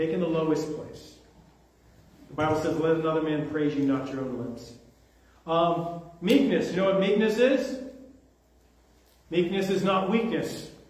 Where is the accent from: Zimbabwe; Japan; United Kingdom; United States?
United States; Pennsylvania; now in ?; Can't you see I'm from Pennsylvania? I'm not normal. I'm not a local here.